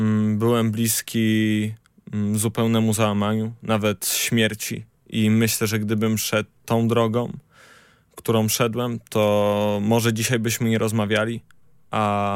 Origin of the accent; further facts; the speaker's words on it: Gdynia, Pomeranian Voivodeship, Poland; Tak, jestem z Gdyni.